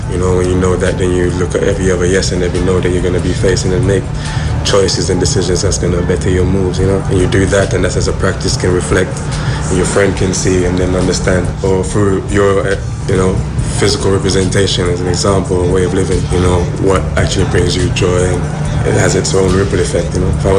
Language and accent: English; Jamaica; Music for me, growing up in Jamaica, is kind of like your birthright, I think, to be a part of music.